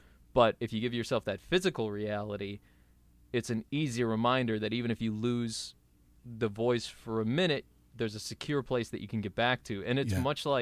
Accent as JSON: {"language": "English", "town": "Burr Ridge", "region": "Illinois", "country": "United States", "tie": "born or raised there", "also_born_or_lived": "Chicago", "said": "I'm from Chicago. I was born in Chicago. Grew up in the suburbs, southwest suburbs in Burr Ridge."}